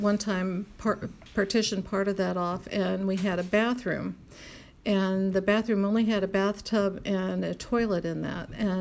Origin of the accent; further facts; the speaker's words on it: Ohio, United States; When I was growing up in Ohio, I was born in 1946, so it was what I remember, the very early 50s.